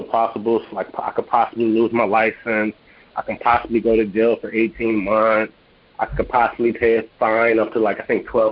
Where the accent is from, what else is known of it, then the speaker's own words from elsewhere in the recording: Ohio, United States; now in New York, United States; Yeah, well, I'm from Ohio, but I moved to New York in 2018.